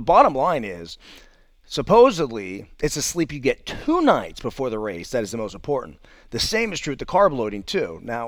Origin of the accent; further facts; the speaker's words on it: California, United States; Now, I grew up in the Bay Area and for the most part lived on the peninsula my entire life.